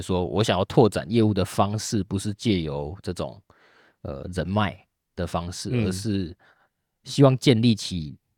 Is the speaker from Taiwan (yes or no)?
yes; Tainan, Tainan City, Taiwan; now in Taipei, Taiwan; 因为我是台南人